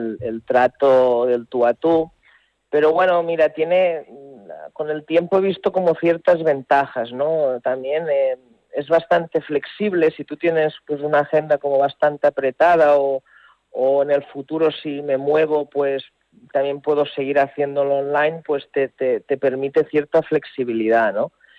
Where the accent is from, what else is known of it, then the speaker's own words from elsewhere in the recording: Barcelona, Catalonia, Spain; now in Seville, Spain; yo soy de Barcelona, aunque llevo ya casi 10 años en Sevilla por motivos profesionales, el acento no lo pierdo.